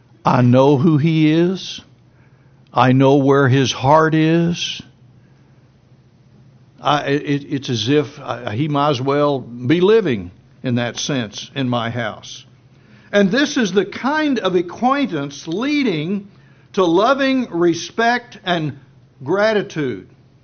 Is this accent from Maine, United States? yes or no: no; Plainview, Texas, United States; or my great use of the English language, which doesn't exist, growing up in Plainview, Texas.